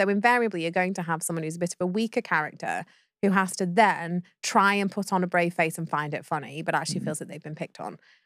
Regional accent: United Kingdom; And we're British.

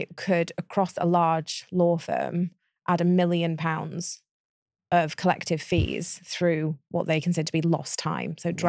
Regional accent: United Kingdom; because we're British, we drink so much tea.

